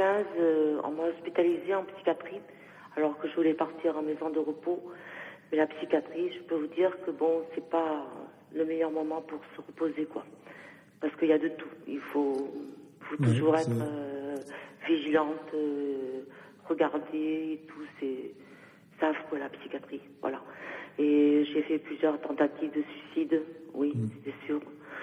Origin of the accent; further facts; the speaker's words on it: Algeria; born there; moved away; je suis née en Algérie, après il a fallu partir.